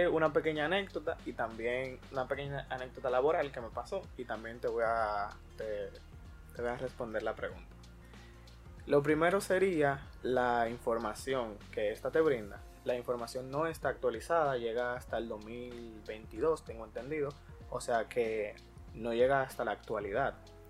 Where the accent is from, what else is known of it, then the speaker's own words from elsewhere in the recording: Dominican Republic; como buen dominicano, un palo